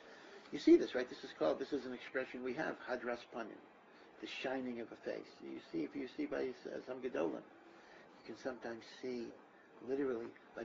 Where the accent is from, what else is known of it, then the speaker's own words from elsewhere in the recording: Connecticut, United States; I grew up in Connecticut.